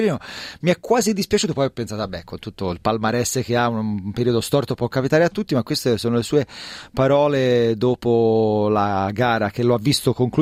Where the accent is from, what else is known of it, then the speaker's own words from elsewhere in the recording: Tuscany, Italy; io non lo posso nemmeno dire bene mojo perché sono toscano